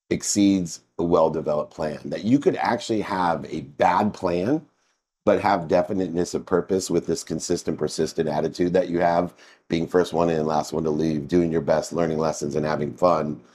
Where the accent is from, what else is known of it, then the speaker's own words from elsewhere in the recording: San Diego, California, United States; The amount of advancement that I've seen growing up in San Diego when this company first emerged to today is extraordinary.